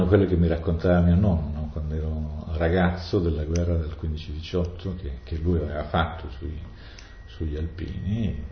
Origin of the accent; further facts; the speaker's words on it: Reggio Calabria, Calabria, Italy; io sono di Reggio Calabria